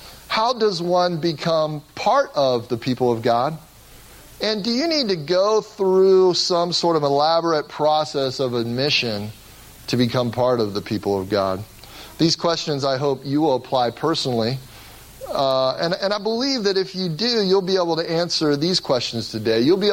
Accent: Cincinnati, Ohio, United States; And I grew up in Cincinnati, Ohio, and some of the kids in our neighborhood built a backyard fort.

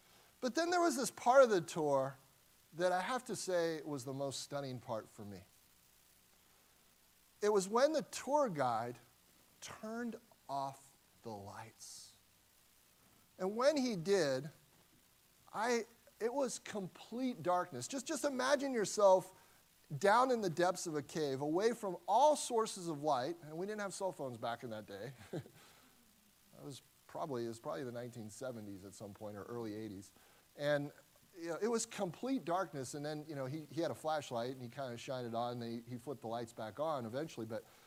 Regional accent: Cincinnati, Ohio, United States; And I grew up in Cincinnati, Ohio, so it wasn't a terribly far drive.

